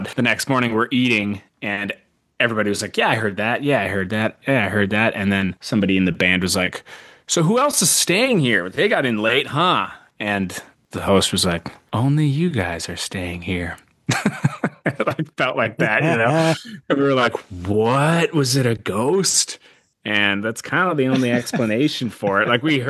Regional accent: Minnesota, United States; I'm from Minnesota, Bigfoot's a thing here

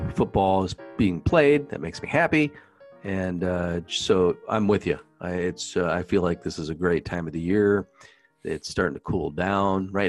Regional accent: South Dakota, United States; Same with me growing up in South Dakota.

